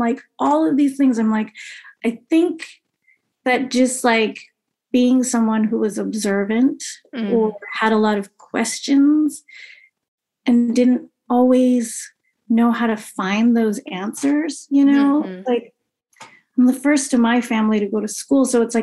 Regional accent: Toronto, Ontario, Canada; Yeah, I was born and raised first in the East End of Toronto, like off the Danforth, Greek town.

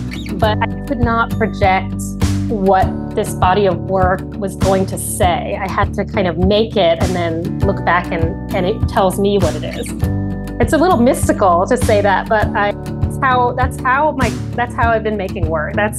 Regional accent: Brooklyn, New York, United States; also born or lived in New Jersey; So I was born in Brooklyn, and my parents left Brooklyn and moved to New Jersey, about 45 minutes out of the city.

